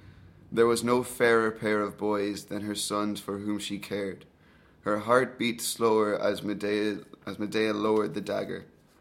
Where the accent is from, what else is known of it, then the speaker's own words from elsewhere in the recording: Galway, Connacht, Ireland; also born or lived in Sligo; I'm from Galway originally. I lived there for the majority of my life, living in Salt Hill, which is quite a middle-class area of Galway City.